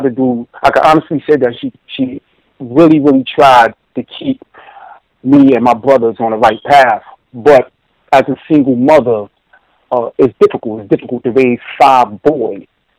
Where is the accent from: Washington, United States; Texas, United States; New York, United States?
New York, United States; Like, you growing up in Harlem during the 80s and 90s, at my age, a teenager becomes accustomed to the lifestyle and becomes kind of hardened from that type of lifestyle.